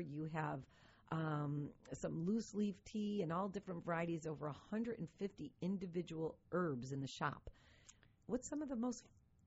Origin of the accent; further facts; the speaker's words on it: North Tonawanda, New York, United States; I grew up in North Tonawanda. I went to school at North Tonawanda Senior High.